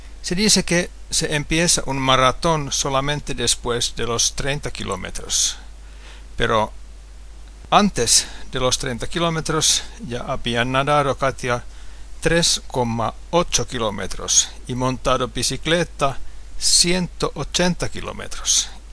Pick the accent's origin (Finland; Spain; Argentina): Finland; Hämeenlinna, Kanta-Häme; de Hämeenlinna, Finlandia